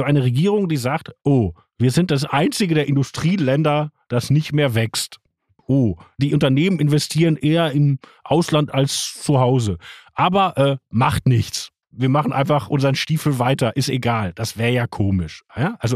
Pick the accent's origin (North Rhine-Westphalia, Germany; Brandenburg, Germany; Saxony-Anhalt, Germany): North Rhine-Westphalia, Germany; ich komme aus dem Ruhrgebiet 80er Jahre.